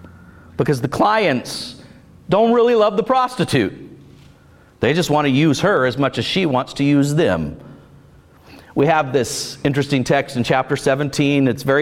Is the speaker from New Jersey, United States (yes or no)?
no; Florida, United States; I grew up in Florida. I spent my share of time on the beach and in the water.